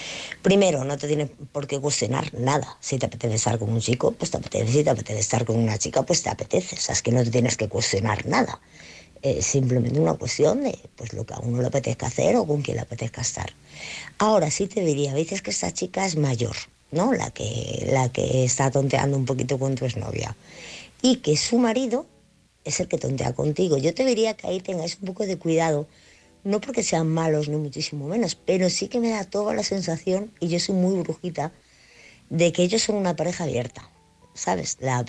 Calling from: Madrid, Community of Madrid, Spain; de Madrid otra vez

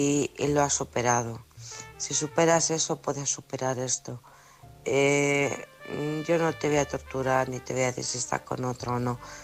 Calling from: Alcorcón, Community of Madrid, Spain; de Alcorcón.

